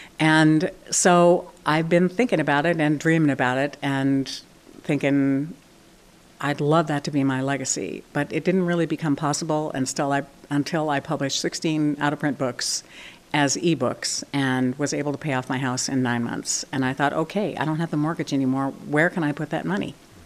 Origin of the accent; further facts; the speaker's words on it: Seldovia, Alaska, United States; now in Homer, United States; Kachemak Bay made me. I was raised in Seldovia. I live in Homer now.